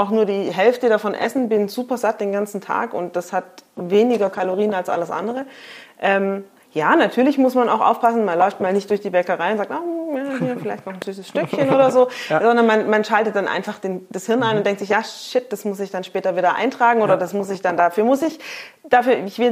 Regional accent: Stuttgart, Baden-Württemberg, Germany; ich komme aus Stuttgart, ich bin 42 Jahre alt und bin selbstständig.

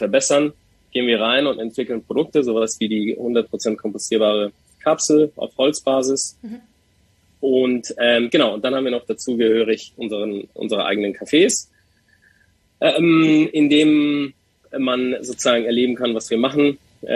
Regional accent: Iran; wir kommen ursprünglich aus dem Iran

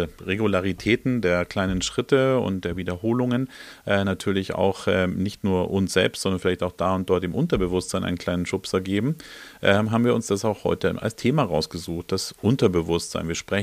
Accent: Munich, Bavaria, Germany; ich komme ja aus München

